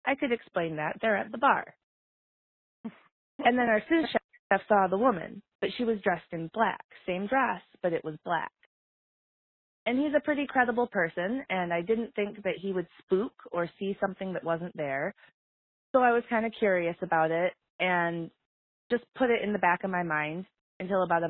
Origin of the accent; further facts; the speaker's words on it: Michigan, United States; I'm really excited to be here. I am from, born and raised in West Michigan, a really conservative area.